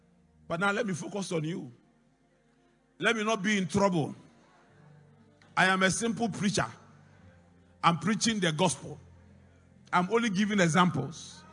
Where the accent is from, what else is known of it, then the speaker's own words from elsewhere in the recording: Mampong Akuapem, Eastern Region, Ghana; When you go to my hometown at Mampoekwapim, there's a hospital there. It's called the Tetekwashi Memorial Hospital.